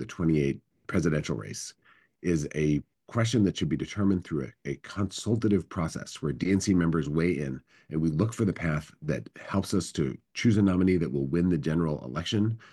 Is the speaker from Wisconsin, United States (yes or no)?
yes; Wisconsin, United States; come from a background at MoveOn.org and organizing in the progressive movement across the country and growing up in Wisconsin.